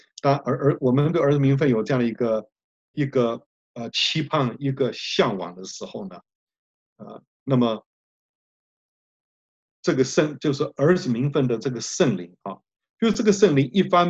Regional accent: Keelung, Taiwan; 我小的时候住在基隆暖暖啊，我家就住在基隆河边

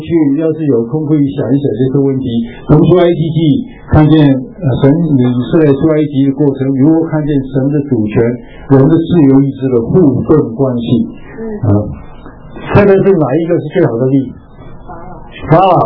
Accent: China; 然后就是我们中国人就是很晚才有这样的

